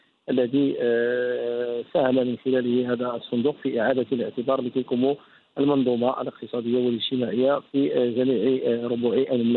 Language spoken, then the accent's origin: Arabic; Morocco; نموذج يجب أن نفتخر به كمغاربة